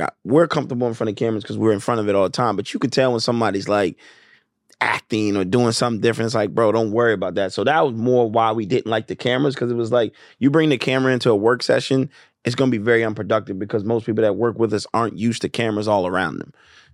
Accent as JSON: {"language": "English", "town": "Wilmington", "region": "Delaware", "country": "United States", "tie": "born or raised there", "said": "like I grew up in Wilmington, Delaware, and it really wasn't a lot of, you know, it's like a majority white town and state."}